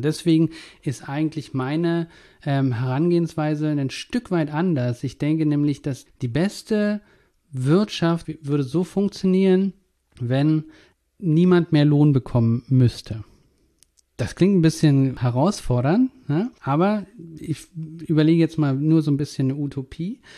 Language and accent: German; East Germany, Germany; ich bin ja in der DDR groß geworden.